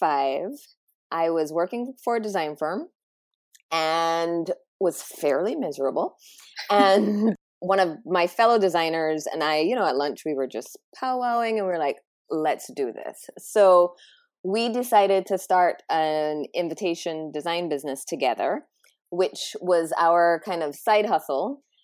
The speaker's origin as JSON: {"language": "English", "country": "Barbados", "said": "I'm from Barbados."}